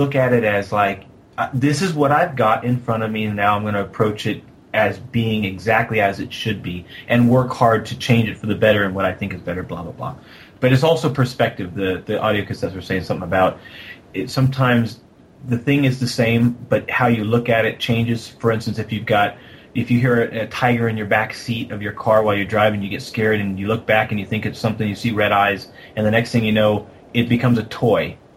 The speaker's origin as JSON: {"language": "English", "region": "California", "country": "United States", "said": "hey, I'm a dork from California. I race club racing, and I suck"}